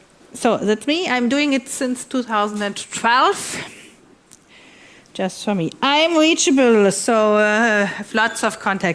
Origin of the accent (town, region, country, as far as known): Northern Germany, Germany